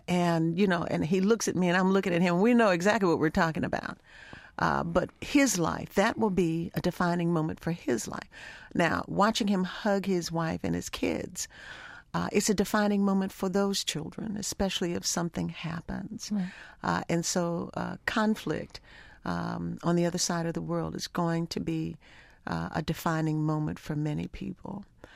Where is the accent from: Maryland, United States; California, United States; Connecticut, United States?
Maryland, United States; Baltimore; I grew up in hurricane territory. Mm-hmm. I grew up in Baltimore. Hurricanes, you know, Hurricane Anna, Camille, they all came right up Chesapeake Bay.